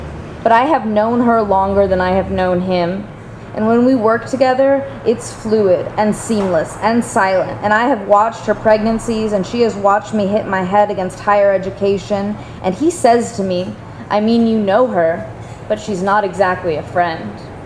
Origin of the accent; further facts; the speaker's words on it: Indiana, United States; So I'm from Indiana, as Jocelyn established